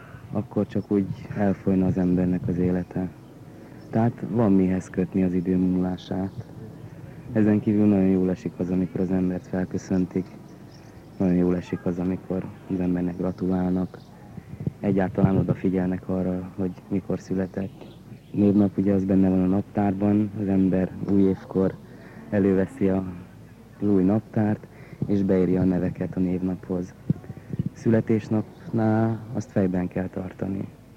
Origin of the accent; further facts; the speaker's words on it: Szekszárd, Tolna, Hungary; born there; én Szekszárdon születtem